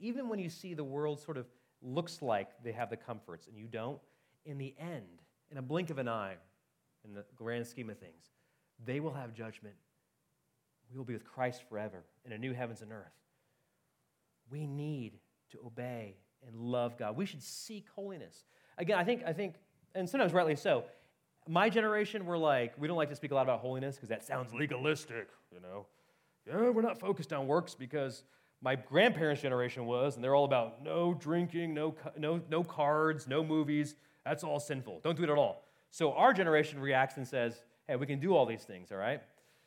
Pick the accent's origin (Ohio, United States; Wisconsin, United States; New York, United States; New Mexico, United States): Ohio, United States; I just read about my home state of Ohio.